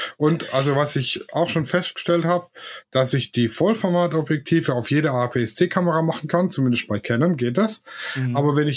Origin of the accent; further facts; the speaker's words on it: Baden-Württemberg, Germany; ich bin Schwabe